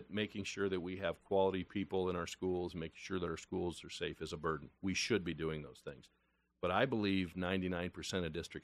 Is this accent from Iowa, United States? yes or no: yes; Iowa, United States; born there; I said, Danny, I was born here in Iowa, you know.